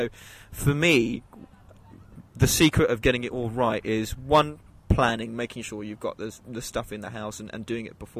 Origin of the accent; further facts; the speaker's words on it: India; I'm Indian, you know.